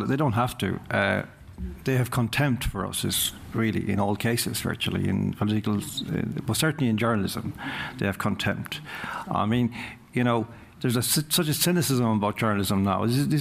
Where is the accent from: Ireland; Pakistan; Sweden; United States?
Ireland; I'm from Ireland